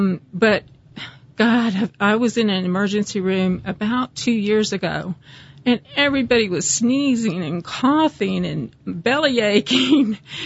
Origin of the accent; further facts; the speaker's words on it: Texas, United States; I mean, I'm from Texas.